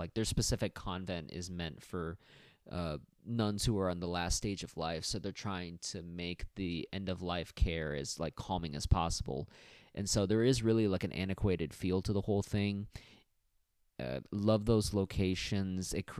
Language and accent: English; United States; I guess because as an American, I don't see these type of cathedrals often.